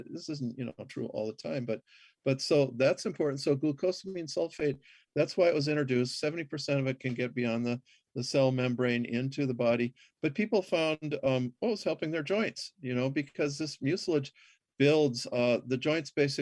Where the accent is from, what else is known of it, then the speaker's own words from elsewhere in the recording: Minnesota, United States; Yeah, I grew up in Minnesota. My mom was from Brooklyn, but my dad was from Kansas